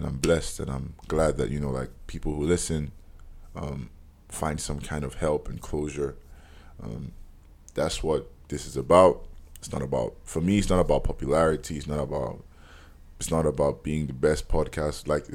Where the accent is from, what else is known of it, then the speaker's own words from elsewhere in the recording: Ibadan, Oyo, Nigeria; now in Lagos, Nigeria; my parents actually live in Ibadan. Like, that's where I'm from. I'm from Oyo State, right? I'm proudly from Oyo State. And my parents don't live in Lagos with me, they live in Ibadan. But I'm here with my brother, right?